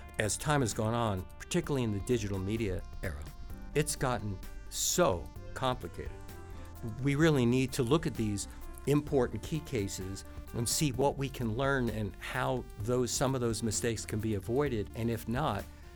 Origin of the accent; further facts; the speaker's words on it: Florida, United States; now in New York City, United States; I grew up in Florida. I moved to New York City to see what I could do as to writing about music.